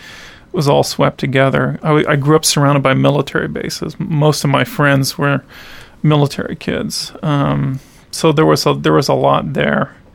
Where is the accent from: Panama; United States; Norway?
Panama; Panama Canal Zone; I grew up in the Panama Canal Zone where my grandfather and father worked for the Panama Canal Company.